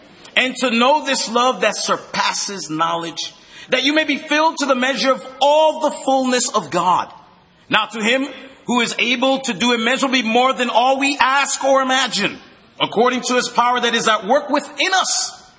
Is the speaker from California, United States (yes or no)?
no; Brooklyn, New York, United States; accent: Brooklyn; if you can't tell by my accent, I'm from Brooklyn. I was born and raised here.